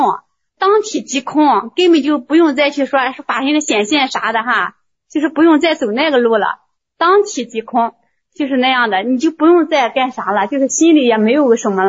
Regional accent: Linyi, Shandong, China; 就是我是临沂嘛，临沂临沭嘛，

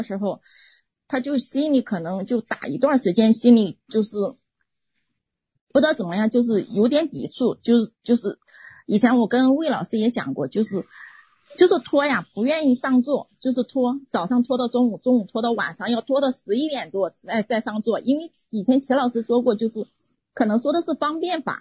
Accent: Anhui, China; 就是我老家是安徽人，就是说我们那里的人他会吃那个生葱生蒜

